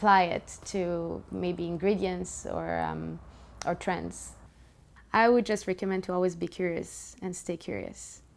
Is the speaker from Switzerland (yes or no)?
yes; Switzerland; I was born and raised in Switzerland. I'm also Greek.